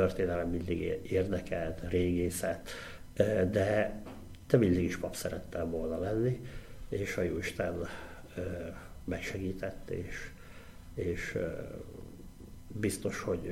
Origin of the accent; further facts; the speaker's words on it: Szombathely, Vas, Hungary; born there; 1973-ban születtem Szombathelyen.